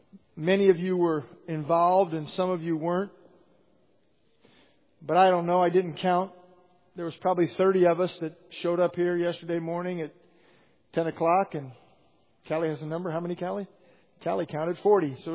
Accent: Illinois, United States; I'm from Illinois.

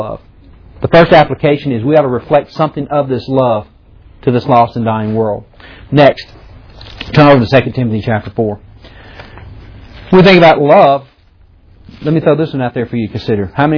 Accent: Jackson, Mississippi, United States; I was raised in churches, and many of them that I grew up around in Jackson, Mississippi

